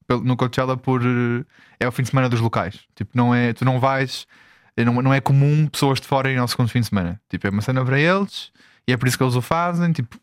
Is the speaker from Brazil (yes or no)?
no; Portugal; eu sou de Portugal, isto não é normal para mim.